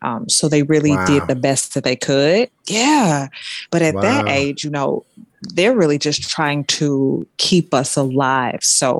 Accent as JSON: {"language": "English", "country": "United States", "tie": "born or raised there", "said": "I am a Black woman. I am an American. Yeah, born and raised in the inner cities, really growing up kind of rough."}